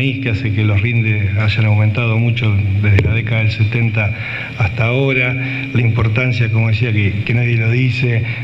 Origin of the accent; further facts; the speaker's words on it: Chacabuco, Buenos Aires Province, Argentina; Es decir, nos identificaba a nosotros como chacabuquenses.